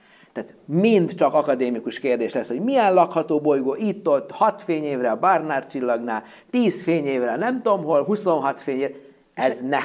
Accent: Horgos, Vojvodina, Serbia; moved away as an adult; also born or lived in Subotica; now in Szeged, Hungary; Hát a Vajdaságból. Vajdaságból. Egész konkrétan Horgosról, ami a Röszke-Horgos országhatárnak a déli oldalán. Ugye Szabadkán születtem, színésznőt szerettem, ugye Szabadkán jártam gimnáziumba 1991-ig, és aztán jöttem Szegedre a háború

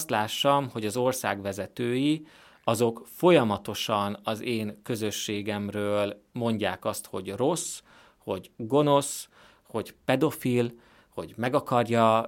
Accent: Hungary; lehet, hogy magyarnak születtem, de a hatalom szerint én így nem lehetek jó magyar

